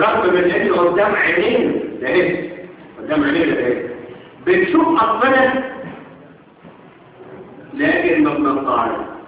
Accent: Egypt; هي انا وانت. ما احنا مصريين.

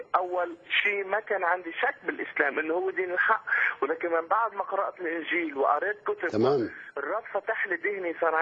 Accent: Lebanon; born there; انا اصلي فلسطيني، خلقت باحد المخيمات بلبنان

